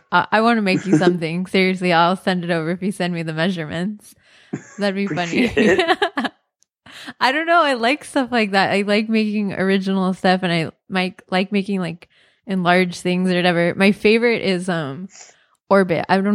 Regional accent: California, United States; I'm from California.

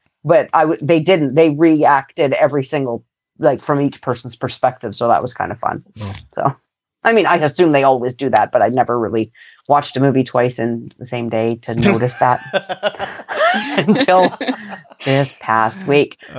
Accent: England, United Kingdom; I'm English, so I can say that.

